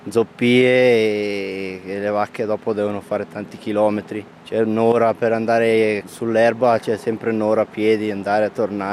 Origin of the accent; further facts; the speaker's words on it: Colico, Lombardy, Italy; Arrivo da Colico, in cima al lago di Como, in provincia di Lecco.